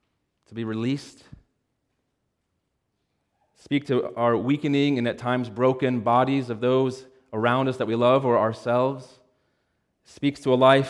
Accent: Pennsylvania, United States; my earliest memory of being lost was when I was a small child growing up in Pennsylvania.

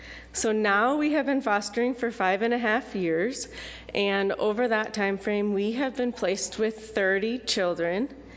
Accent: Freeman, South Dakota, United States; I was raised here in Freeman … Now my husband Daniel and I live in Yankton, South Dakota

